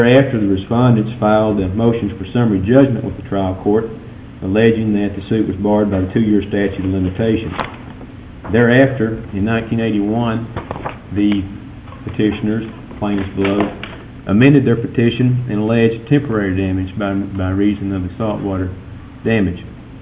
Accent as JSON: {"language": "English", "town": "Wichita Falls", "region": "Texas", "country": "United States", "said": "I'm an attorney from Wichita Falls, and I represent the petitioners in this cause."}